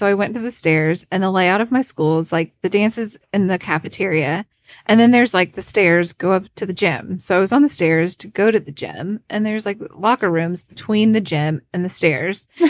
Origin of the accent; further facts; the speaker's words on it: Prestonsburg, Kentucky, United States; now in Virginia, United States; I was born and raised in Prestonburg, so we're all Eastern Kentucky gals. I'm residing in Virginia now.